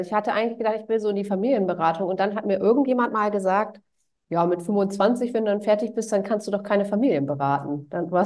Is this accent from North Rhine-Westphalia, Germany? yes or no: no; Lower Saxony, Germany; Also ich komme hier ganz aus dem Norden. Ich komme aus der Nähe von Bremen. Es ist noch Niedersachsen, aber südlich von Bremen. Und ich lebe mit meinem Mann und meinen zwei Söhnen in einem Holzhaus.